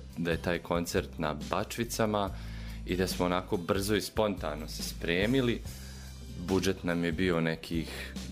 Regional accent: Banja Luka, Republika Srpska, Bosnia & Herzegovina; Mi smo njemu rekli iz Banja Luke

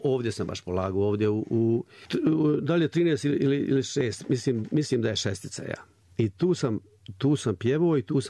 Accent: Bugojno, Federation of Bosnia and Herzegovina, Bosnia & Herzegovina; Rođen sam u Bugojnu 3. marta 1941. godine. Jedno kilometar od centra Bugojna, jedno srpsko selo zove se Čipuljić. U njemu su živjeli 99% Srbi.

